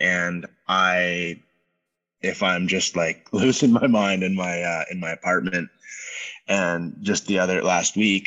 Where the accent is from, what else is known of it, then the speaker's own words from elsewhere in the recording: Toronto, Ontario, Canada; I grew up in Toronto, kind of close to the downtown University of Toronto.